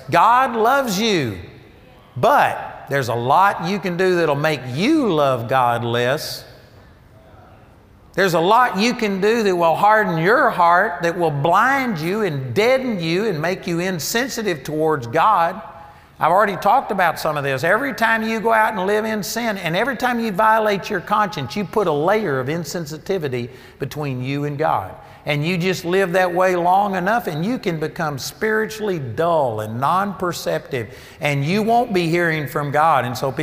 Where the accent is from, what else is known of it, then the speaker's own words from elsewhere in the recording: Arlington, Texas, United States; You know, I grew up over here in Arlington, Texas, and I went to a Bible study, and I was raised in the Baptist church